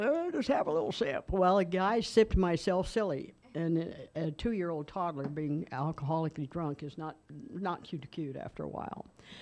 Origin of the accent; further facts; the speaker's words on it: California, United States; moved away; also born or lived in Carlin, Nevada; and I was born in Alameda but lived in Oakland at least two or three times, Salinas, Watsonville, Gilroy, Santa Cruz, et cetera, just the whole Bay Area, one way or another. And then we got booted out of California and moved to a little town in Carlin, Nevada